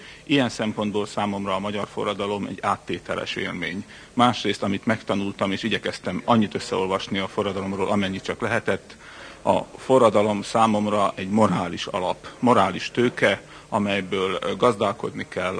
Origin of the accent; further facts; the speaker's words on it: Slovakia; de 6 éves voltam, amikor a forradalom zajlott. Én csehszlovákiai magyar vagyok